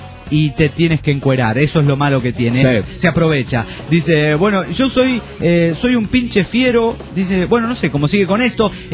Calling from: Oaxaca, Mexico; de Oaxaca, México.

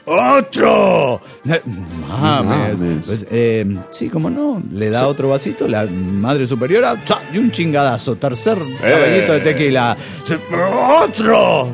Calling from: New Jersey, United States; de New Jersey.

